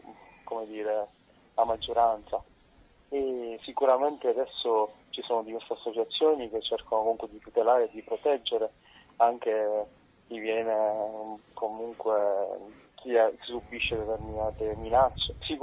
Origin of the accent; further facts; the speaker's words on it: Sicily, Italy; noi da siciliani non riuscivamo a far nulla